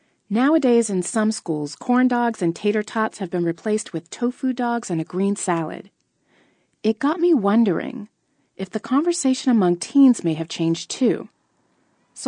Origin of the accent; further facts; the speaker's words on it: Las Vegas, Nevada, United States; You see, where I grew up in Las Vegas, there were two types of black kids in school.